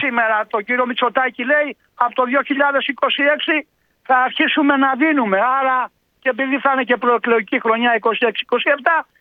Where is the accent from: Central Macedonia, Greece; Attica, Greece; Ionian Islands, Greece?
Ionian Islands, Greece; Lefkimmi; Θέλω να πάω στο χωριό μου στη Λευκύμη